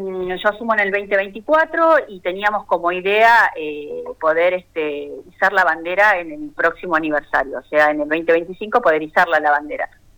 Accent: Saldungaray, Buenos Aires Province, Argentina; born there; Soy nacida en Saldungaray.

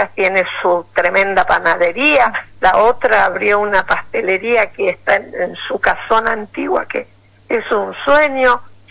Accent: Pérez, Santa Fe, Argentina; Nosotros estamos en Pérez. Claro. Sí, yo crecí, nací en Pérez.

